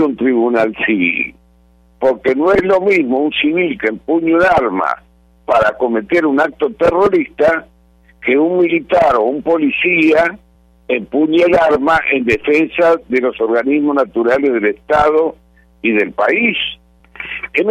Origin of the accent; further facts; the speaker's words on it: Argentina; como argentino, testigo en aquella época y jurista que desde hace 40 años lucho por los derechos humanos